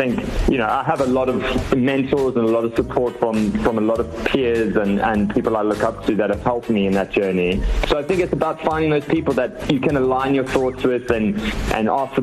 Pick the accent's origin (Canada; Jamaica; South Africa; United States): South Africa; I think we still wanted to ride on that wave of being South African.